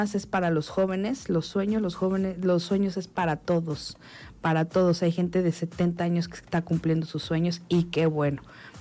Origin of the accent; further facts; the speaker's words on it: Mexico; Hay que mejorar muchas cosas como mexicanos